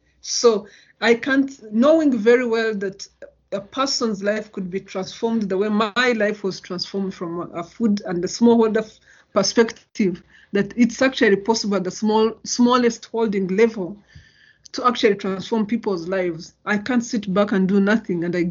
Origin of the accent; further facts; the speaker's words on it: Uganda; My family found itself in a refugee camp in Uganda. We were very lucky. We were given a piece of land where we grew up in Uganda, and that allowed my parents to farm. And having grown up on a farm, a small farm